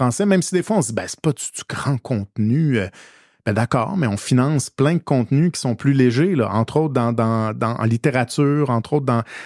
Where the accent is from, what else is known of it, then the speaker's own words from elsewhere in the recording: Quebec, Canada; accent: Québécois; mais moi, je préférerais de loin que mes enfants écoutent du contenu qui est fait ici au Québec avec notre accent.